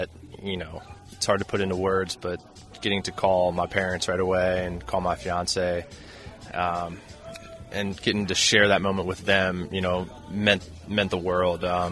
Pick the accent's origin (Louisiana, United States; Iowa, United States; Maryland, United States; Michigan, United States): Maryland, United States; Baltimore; My dad played baseball as well, and growing up in the area